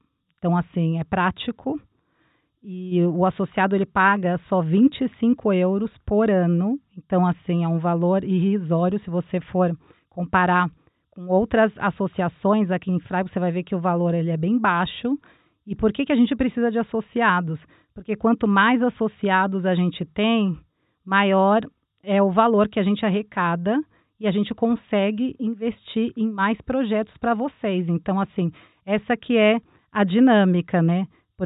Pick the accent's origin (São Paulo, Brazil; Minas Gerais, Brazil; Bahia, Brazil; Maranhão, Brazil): São Paulo, Brazil; also born or lived in Rio de Janeiro; eu sou de São Paulo, capital, mas eu morei alguns anos no Rio de Janeiro.